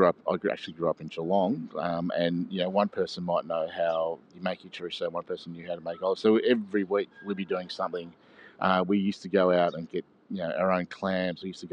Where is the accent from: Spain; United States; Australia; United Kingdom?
Spain; Cordoba, Andalusia; also born or lived in Barcelona; If you go to Cordoba, they have this, which is my hometown where my family's actually from, even though I was born in Barcelona.